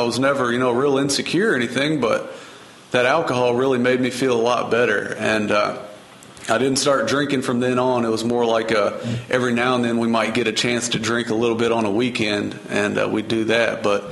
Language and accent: English; Kentucky, United States; I grew up in Western Kentucky, and I'm the youngest of five.